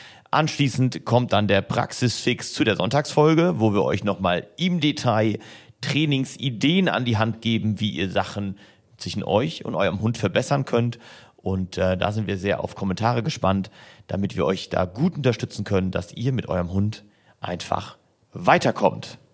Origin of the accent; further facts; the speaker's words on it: Mannheim, Baden-Württemberg, Germany; ich komme gebürtig aus Mannheim und habe meine ersten Ausbildungswege in Ludwigshafen hinter mich gebracht.